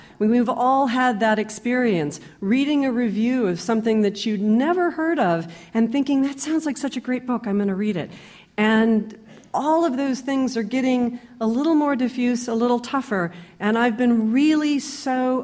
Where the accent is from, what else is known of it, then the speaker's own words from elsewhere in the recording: Nashville, Tennessee, United States; When I was growing up in Nashville, I went to St. Bernard's from first grade through 12th grade back in the days when you could do that.